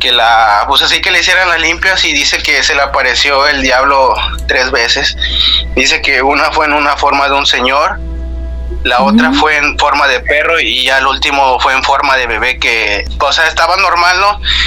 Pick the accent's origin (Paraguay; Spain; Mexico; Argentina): Mexico; Misantla, Veracruz; now in Reynosa, Mexico; Yo soy originario de Veracruz, de Misantla, Veracruz.